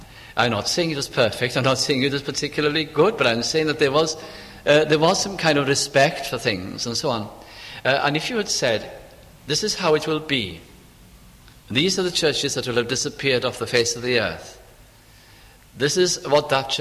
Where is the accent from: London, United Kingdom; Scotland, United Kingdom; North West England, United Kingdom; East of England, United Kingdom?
North West England, United Kingdom; my hometown in Lancashire